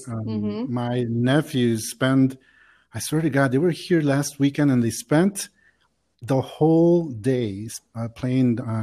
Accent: Chicago, Illinois, United States; now in Mexico City, Mexico; I was born in Chicago back in 1976. And I currently live in Mexico City just because of work and because I love it here. But I grew up in Chicago a long time ago.

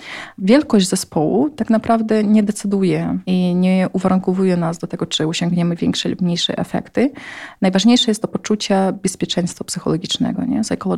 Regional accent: Warsaw, Masovian Voivodeship, Poland; Ja mówię, z Woli.

